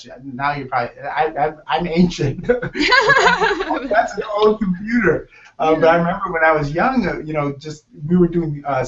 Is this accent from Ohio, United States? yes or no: no; Michigan, United States; I grew up in the Midwest in Michigan